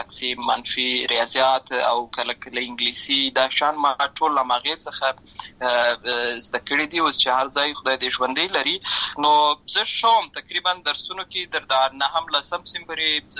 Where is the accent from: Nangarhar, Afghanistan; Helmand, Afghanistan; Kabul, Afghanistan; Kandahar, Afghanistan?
Helmand, Afghanistan; Lashkar Gah; born there; also born or lived in Uruzgan; زه په اصل کې د ورزغان ولایت یم اما زه په هلمند ولایت د شکرګا کې پیدا شوی یم اما د لوی سوې یم